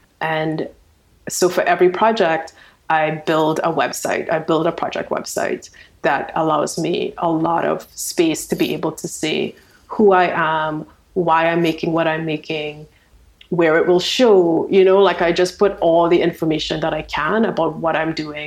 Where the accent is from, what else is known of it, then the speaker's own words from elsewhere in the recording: Trinidad & Tobago; I grew up in Trinidad and Tobago. I mean, I come from a loud place. I come from a place where everybody is like vying for, you know, entertaining each other. People dress colorfully